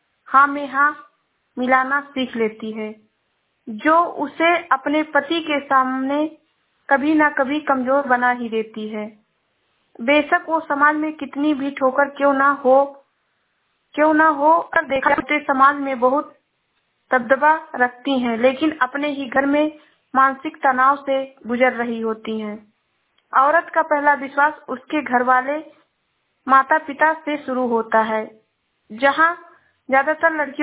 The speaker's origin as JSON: {"language": "Hindi", "town": "Shravasti", "region": "Uttar Pradesh", "country": "India", "said": "मैं जिला श्रावस्ती से हूँ।"}